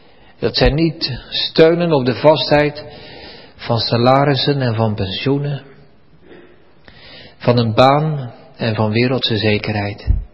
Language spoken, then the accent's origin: Dutch; Netherlands; Heren, wij zijn ook Nederlanders, wij horen er ook bij. We hebben een zondvloed verdiend.